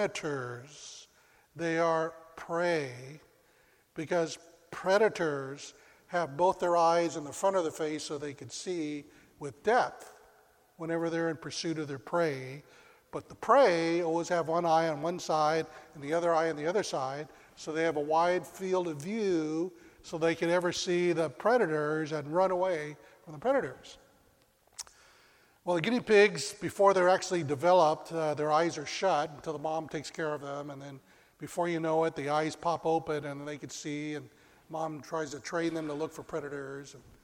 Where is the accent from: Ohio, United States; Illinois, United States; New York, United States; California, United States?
California, United States; Sacramento; When I was a young boy, I grew up in Sacramento